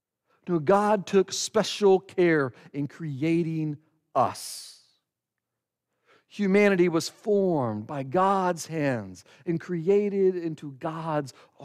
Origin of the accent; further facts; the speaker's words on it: Oklahoma, United States; And while I was born and raised in Oklahoma, I consider myself an Arkansan.